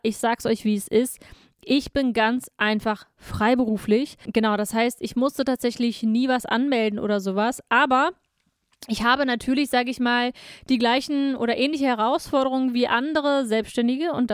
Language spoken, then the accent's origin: German; Hanover, Lower Saxony, Germany; ich komme aus Hannover